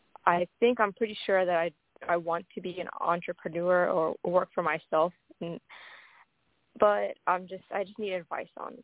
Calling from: Ohio, United States; I'm calling from Ohio.

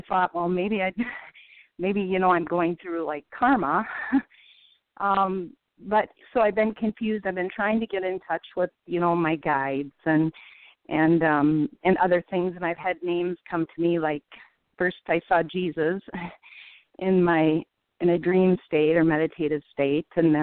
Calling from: Rochester, Minnesota, United States; I'm calling from Rochester, Minnesota.

